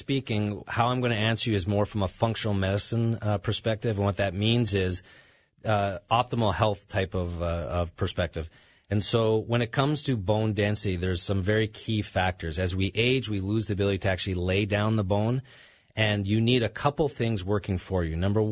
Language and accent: English; Canada